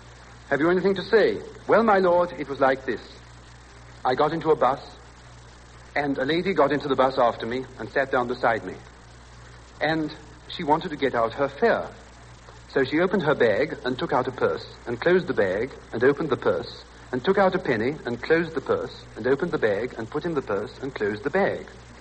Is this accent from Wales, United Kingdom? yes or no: no; London, United Kingdom; moved away as an adult; Oh, I'm a Londoner, Major Burrows. I came over here about 2 weeks ago.